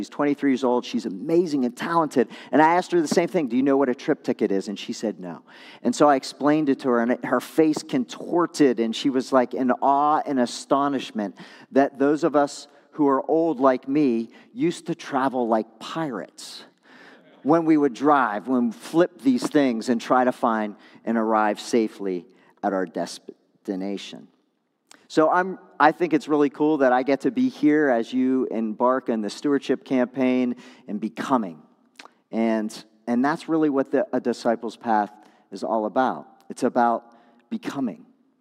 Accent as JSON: {"language": "English", "town": "Tampa", "region": "Florida", "country": "United States", "said": "I'm from Tampa"}